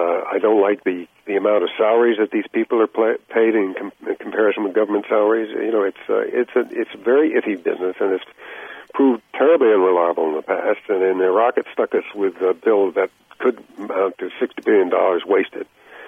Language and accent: English; United States; And that is my hope as an American.